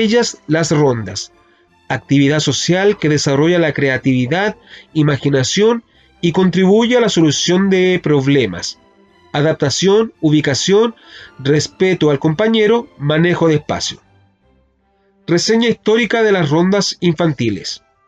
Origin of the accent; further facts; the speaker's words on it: Santiago, Santiago Metropolitan, Chile; Soy originario de Santiago, soy el segundo de tres hermanos, el primero en tener estudios formales de artes musicales.